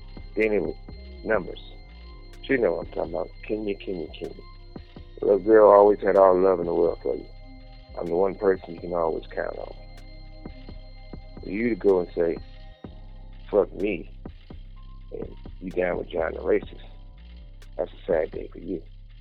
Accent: West Coast, United States; born there; I was born on the West Coast. West Coast was made me. I live for the West Coast.

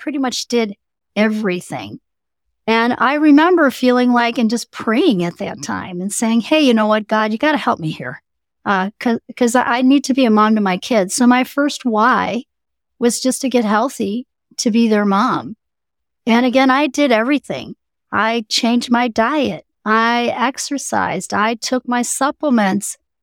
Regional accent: Midwest, United States; I grew up in the Midwest.

